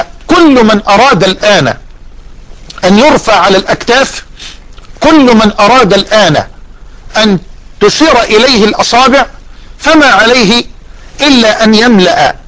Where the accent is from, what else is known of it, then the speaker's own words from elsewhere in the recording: Damouh, Egypt; في قريتنا المتواضعة الكريمة صاحبة الود والدفء والحنان قرية دموه